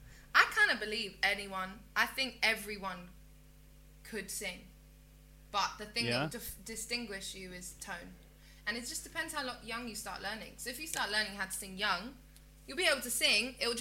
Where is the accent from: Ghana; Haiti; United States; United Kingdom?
Ghana; Yeah, I'm Ghanaian, Swiss, English.